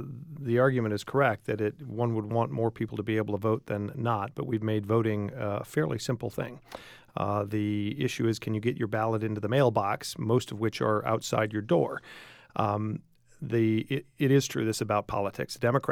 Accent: Tempe, Arizona, United States; I'm from Central Tempe.

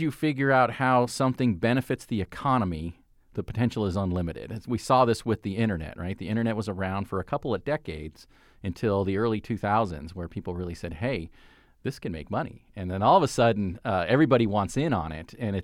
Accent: Phoenix, Arizona, United States; I came back to my hometown clubhouse here in Phoenix

